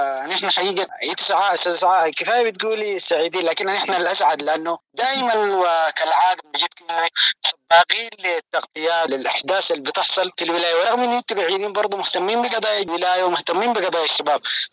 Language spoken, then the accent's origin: Arabic; Sudan; نحن كشعب سوداني